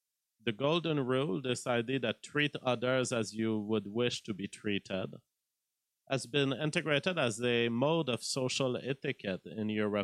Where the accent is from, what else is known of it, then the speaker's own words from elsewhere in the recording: Canada; I'm not a member of it because I'm a Canadian.